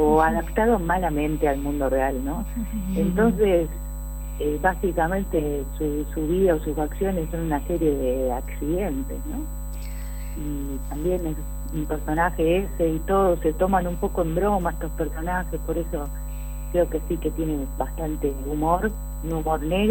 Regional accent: Orán, Salta, Argentina; yo no nací en Rosario, pero viví los años de mi infancia y mi adolescencia en una ciudad muy chiquita que se llama Orán, en la provincia de Salta.

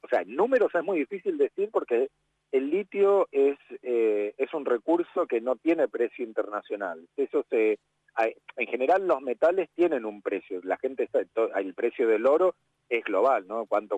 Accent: Argentina; nosotros no podemos gestionar los recursos desde como argentinos

